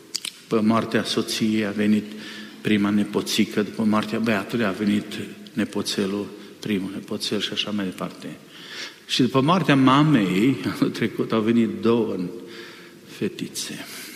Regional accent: Timișoara, Timiș County, Romania; Vin din Timișoara, sunt profesor de teologie și pastor. Am 6 copii, 5 mai sunt în viață și am 7 nepoți

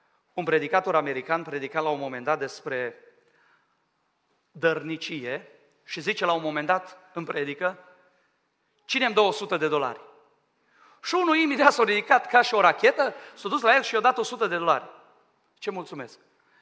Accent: Romania; now in England; Știți cum sunt ăștia din România? De când sunt în Anglia, operații, accidente, mormântări, numai în drame trăiesc, știți?

